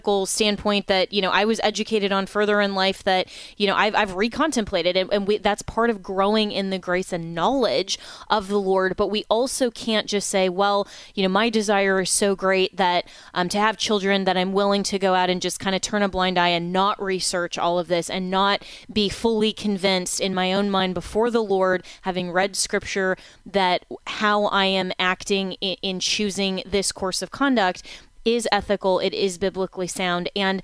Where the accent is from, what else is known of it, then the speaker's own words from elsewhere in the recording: Florida, United States; My home state of Florida is one of them.